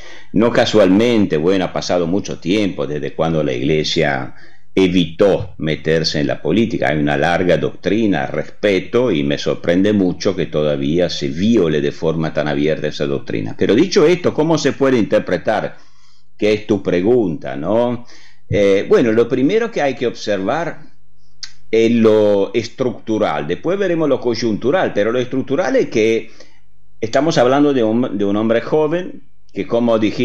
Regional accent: Italy; Spanish is a second language; Yo soy italiano, vivo en Italia, aunque para mí Argentina es como la segunda casa, digamos así, desde hace por lo menos 30 años.

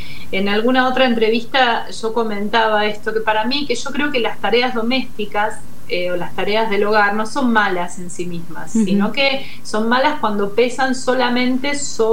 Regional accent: Lanús, Buenos Aires Province, Argentina; Yo crecí en un barrio en Lanús

